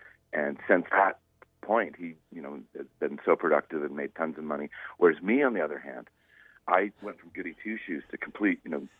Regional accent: East Coast, United States; You know, I was from the East Coast. I wore cardigan sweaters.

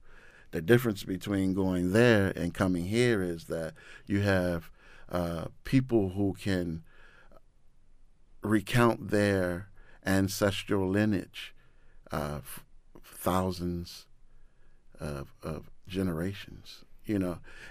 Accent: Baltimore, Maryland, United States; So I worked in Park Heights from like the age of 15 to 21. Growing up in Park Heights, if anyone know anything about Park Heights, especially the 80s, 90s, and up to now

